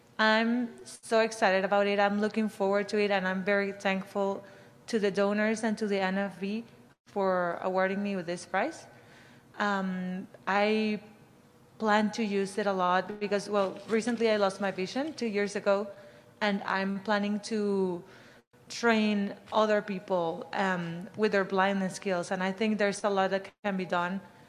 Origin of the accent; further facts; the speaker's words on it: Mexico; I'm originally from Mexico. I'm studying a master's degree in visual rehabilitation therapy at Northern Illinois University.